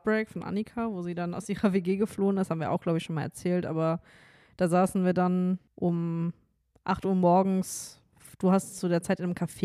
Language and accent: German; North Rhine-Westphalia, Germany; born or raised there